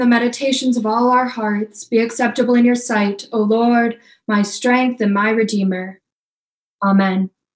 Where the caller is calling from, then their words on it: Sioux Falls, South Dakota, United States; I'm joining you from Sioux Falls, South Dakota.